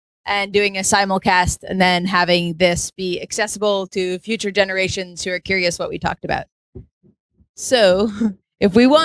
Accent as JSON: {"language": "English", "town": "San Francisco", "region": "California", "country": "United States", "tie": "born or raised there", "said": "I grew up in San Francisco and thereabouts."}